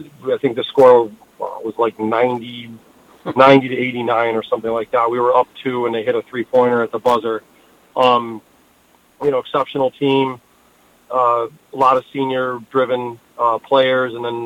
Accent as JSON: {"language": "English", "region": "Massachusetts", "country": "United States", "said": "I'm originally from Western Mass."}